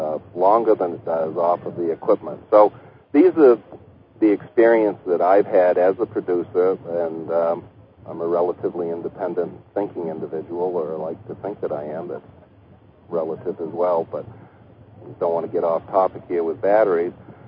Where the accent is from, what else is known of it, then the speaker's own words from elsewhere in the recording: New England, United States; I'm not from England. I'm originally from New England